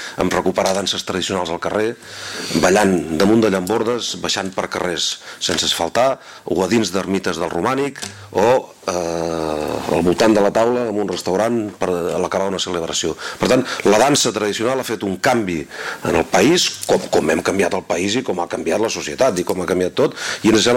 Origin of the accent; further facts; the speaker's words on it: Catalonia, Spain; ens haguem d'autoflagelar per dir que som catalans